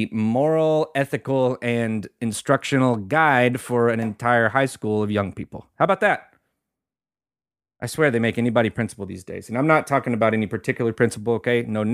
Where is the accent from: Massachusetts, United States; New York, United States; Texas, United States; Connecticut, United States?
Texas, United States; Springtown; I went back to my hometown's, Springtown's graduation recently, and to watch my cousin graduate